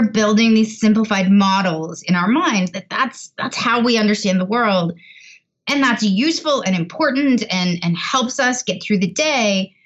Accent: Canada; I'm Canadian and I am one of the few Canadians who has never played ice hockey ever

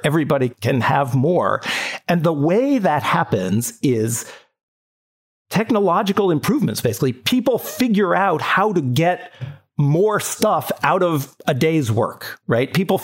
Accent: San Diego, California, United States; The other one that came to mind, I grew up in San Diego.

